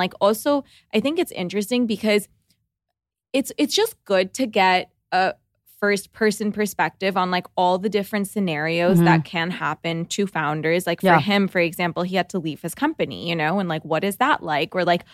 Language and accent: English; Toronto, Ontario, Canada; because we're from Toronto